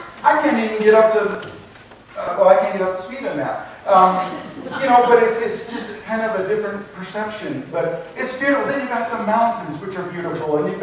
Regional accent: Oregon, United States; You know, it kind of drives me nuts, because I grew up in Willamette Valley. A nice, long, flat valley that runs north-south.

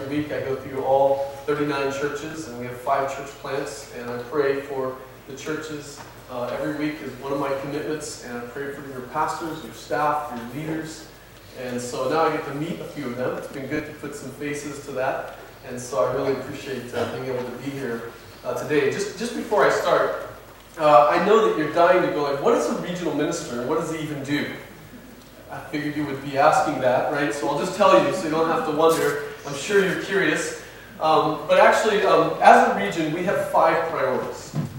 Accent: Kansas, United States; I grew up on a ranch and farm, a wheat country, actually, in western Kansas, all wheat.

